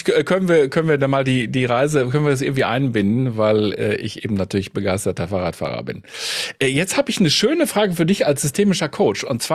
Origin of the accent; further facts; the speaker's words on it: Münster, North Rhine-Westphalia, Germany; now in Gelsenkirchen, Germany; Ich bin ja ursprünglich Münsteraner, wohne jetzt in Gelsenkirchen, so wie du im Ruhrgebiet.